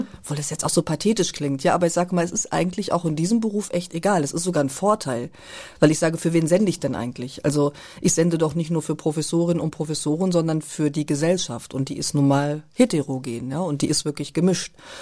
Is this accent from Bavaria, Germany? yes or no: no; Lemgo, North Rhine-Westphalia, Germany; born there; Ja, Lemgoerin.